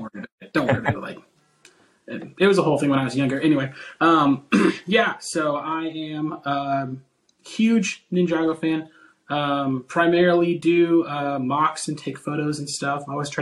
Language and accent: English; Oklahoma, United States; I'm a graphic designer from Oklahom